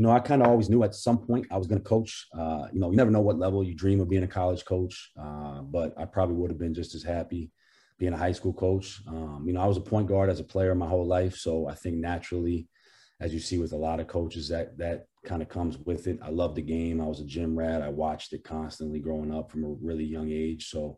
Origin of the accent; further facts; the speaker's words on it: Portland, Maine, United States; I've been away for about 11 to 12 years. So I get the opportunity to come home. I'm from Portland, Maine, which is about 2 hours south of where the campus is.